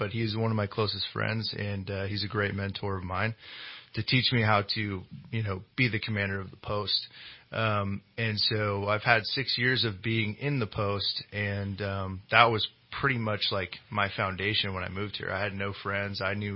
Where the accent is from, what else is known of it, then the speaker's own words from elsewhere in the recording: Fortuna, California, United States; now in Redding, United States; I'm from Fortuna originally.